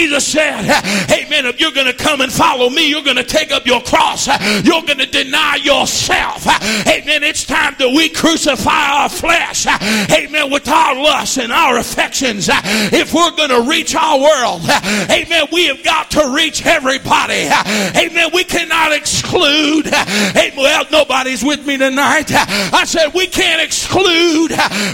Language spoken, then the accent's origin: English; Granite City, Illinois, United States; I grew up in Granite City. There was a lot of prejudice.